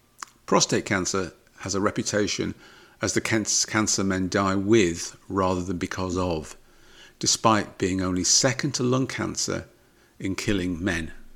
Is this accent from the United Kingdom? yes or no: yes; United Kingdom; now in United States; I'm a Brit living in the USA